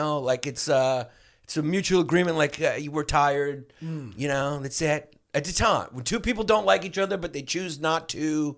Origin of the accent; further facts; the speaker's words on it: New York, United States; I'm from New York. I'm not LA. I'm not a liar yet.